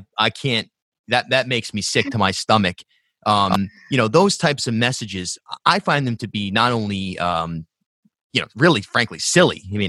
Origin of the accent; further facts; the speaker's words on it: Rhode Island, United States; I grew up in South County